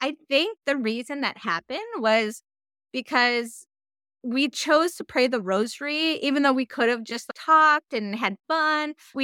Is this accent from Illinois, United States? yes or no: no; Minnesota, United States; because I'm a freeze baby, even though I'm from Minnesota.